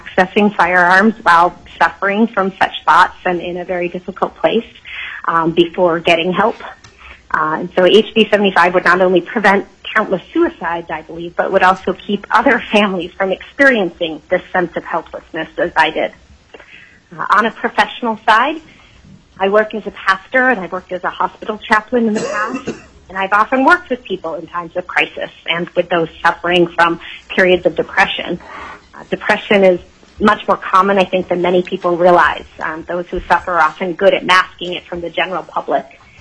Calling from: Anchorage, Alaska, United States; I'm calling from Anchorage, zip code 99516.

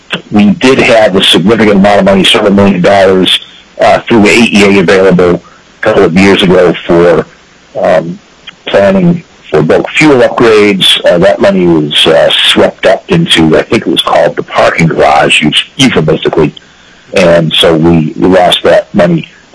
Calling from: Bethel, Alaska, United States; I'm calling from Bethel, and I'm representing the Tulik Sac Native community.

